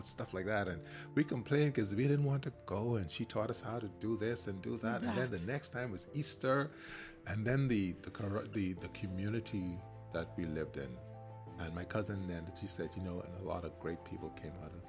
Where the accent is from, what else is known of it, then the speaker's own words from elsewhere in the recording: Seagrave, Grand Bahama, Bahamas; the history of where I came from Grand Bahama, because I grew up in a little area in Seagrave